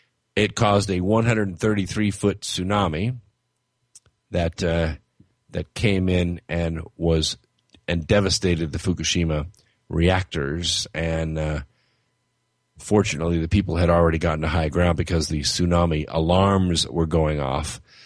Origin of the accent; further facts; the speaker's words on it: California, United States; I'm from California, so this means a little bit to me.